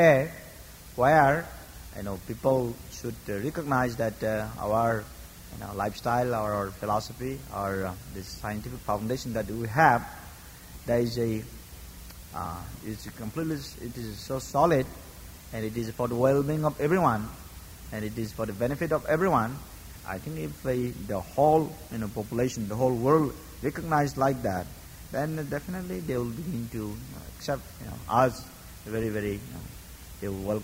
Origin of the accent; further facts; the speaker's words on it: India; since I'm from India